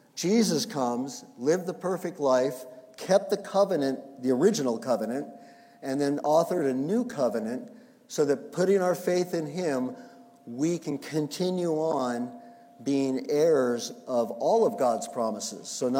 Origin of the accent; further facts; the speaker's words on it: La Jolla, California, United States; I was growing up in La Jolla and came down there.